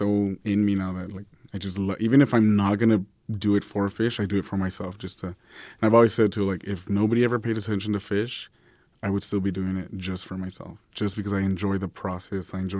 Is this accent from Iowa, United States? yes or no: no; El Paso, Texas, United States; I'm like, yeah, Sun City. And I'm super proud to be like, yes, I'm from El Paso.